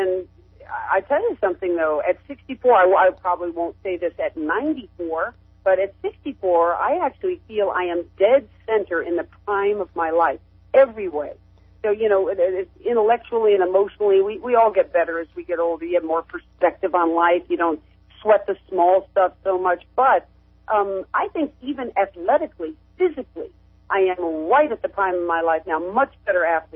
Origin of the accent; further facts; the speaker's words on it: Florida, United States; I had a lot of Cuban friends. I was growing up in Florida